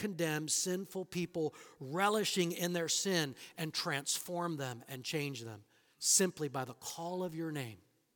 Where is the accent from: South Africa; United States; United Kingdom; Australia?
United States; Virginia; also born or lived in Washington, D.C. / Maryland; I was born in Washington, D.C., at Washington Hospital Center. Lived in Maryland up to about sixth grade. But from sixth grade to the end of college and a little bit after college, I lived in Virginia.